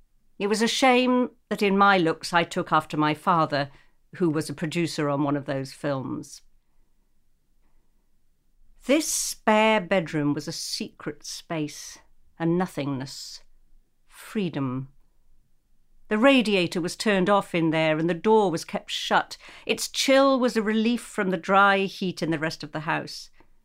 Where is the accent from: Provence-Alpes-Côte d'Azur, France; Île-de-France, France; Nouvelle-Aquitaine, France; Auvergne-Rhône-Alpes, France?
Provence-Alpes-Côte d'Azur, France; Saint-Jean-Cap-Ferrat; also born or lived in Bahamas; she knew what I knew from growing up in Cap Ferrat and the Bahamas and the rest.